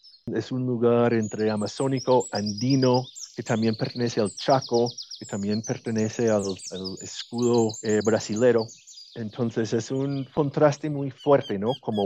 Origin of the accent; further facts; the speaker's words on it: Minnesota, United States; Spanish is a second language; now in Colombia; Yo soy un gringo de Minnesota.